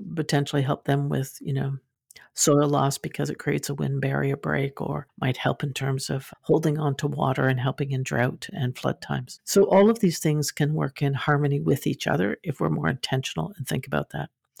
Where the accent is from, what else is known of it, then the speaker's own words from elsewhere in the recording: London, Ontario, Canada; If you're in London, Ontario, you can go for, like I grew up in London, and you can go for a walk.